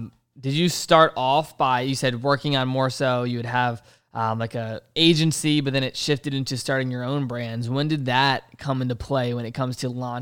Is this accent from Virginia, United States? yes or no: yes; Virginia, United States; I'm from Virginia, so shout out.